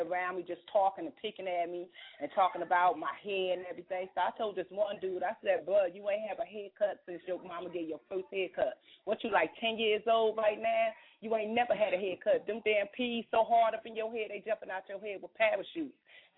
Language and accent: English; New Jersey, United States; now in Memphis, United States; Yeah, I'm from New Jersey, but I live in Memphis now.